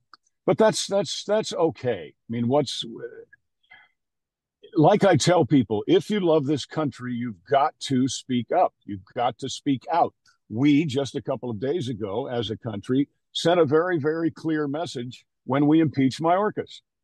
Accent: New York, United States; I'm from New York. I am impulsive.

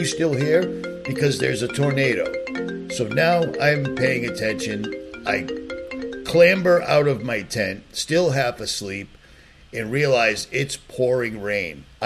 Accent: Boston, Massachusetts, United States; Now, I'm from Boston, man. We don't have tornadoes, we have hurricanes.

